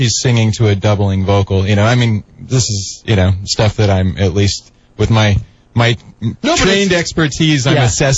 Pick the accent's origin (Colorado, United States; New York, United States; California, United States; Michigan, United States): California, United States; Los Osos; also born or lived in San Fernando Valley, United States; now in Morro Bay, United States; I grew up in Los Osos. I moved up from the San Fernando Valley when I was a little kid.